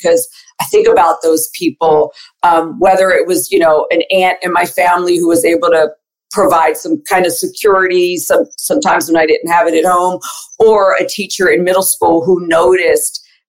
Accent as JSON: {"language": "English", "town": "Wilmington", "region": "Delaware", "country": "United States", "tie": "born or raised there", "said": "I'm from Wilmington, Delaware. That's where I'm born and raised. And my family is all natives of Puerto Rico."}